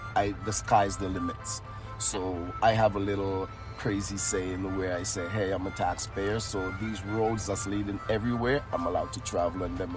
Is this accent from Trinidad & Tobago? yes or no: yes; Plymouth, Tobago, Trinidad & Tobago; And the part of Tobago that I came from is called Plymouth. And Plymouth, and most of everybody that lived in Plymouth, Tobago, we're all fishermen. So I basically came from a family of fishers.